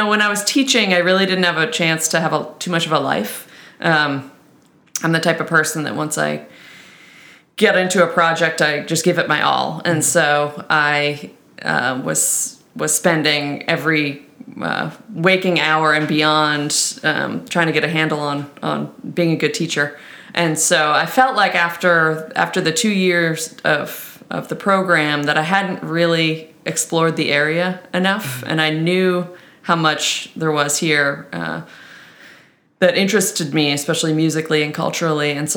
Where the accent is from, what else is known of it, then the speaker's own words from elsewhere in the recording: Winchester, Massachusetts, United States; I grew up in a suburb outside of Boston called Winchester, and my family still lives there.